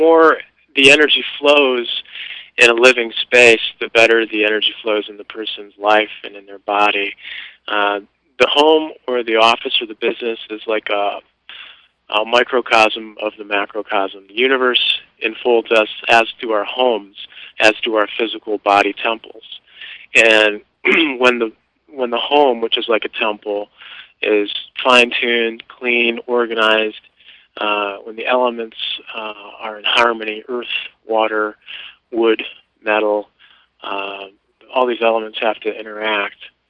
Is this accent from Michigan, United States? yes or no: yes; Petoskey, Michigan, United States; also born or lived in Detroit / East Jordan; I'm from Petoskey. I was born in Detroit, and my folks moved north when I was about 3 years old, moved to a little town called East Jordan, lived there for a couple years, and then we moved to Petoskey.